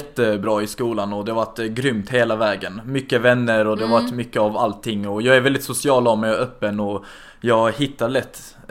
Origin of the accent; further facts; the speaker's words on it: Helsingborg, Skåne, Sweden; accent: Skåne; also born or lived in Stockholm; Och jag är född i Stockholm. Och jag är uppvuxen där de första 10 åren. Och sen så flyttade vi till Helsingborg. Så min ungdomsuppväxt har varit i Helsingborg och det är där jag kommer från liksom.